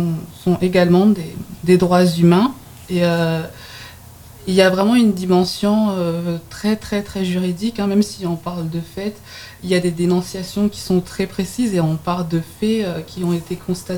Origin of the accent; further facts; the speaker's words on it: Toulouse, Occitanie, France; je suis originaire de Toulouse, donc je n'ai pas manqué, même si je suis loin, maintenant je suis dans le Nord.